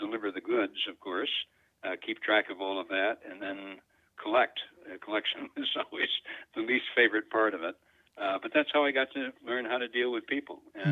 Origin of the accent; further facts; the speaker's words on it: Rochester, New York, United States; to help people in the greater Rochester area, again, my hometown, understand the housing crisis